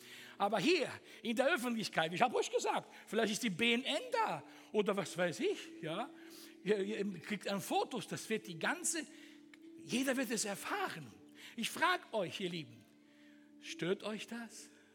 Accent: Italy; Erstens, ich bin Italiener und ich schaffe es nicht, keinen Druck zu machen.

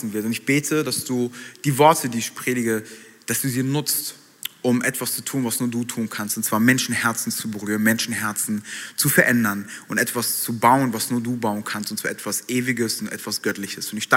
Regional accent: Frankfurt, Hesse, Germany; Und zwar in der Gegend, wo ich gelebt habe oder wo ich aufgewachsen bin, in Frankfurt

